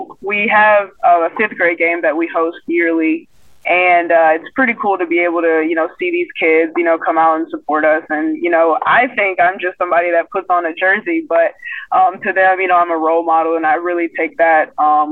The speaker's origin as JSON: {"language": "English", "town": "Lafayette", "region": "Louisiana", "country": "United States", "said": "I'm studying business management, and I'm from Lafayette, Louisiana."}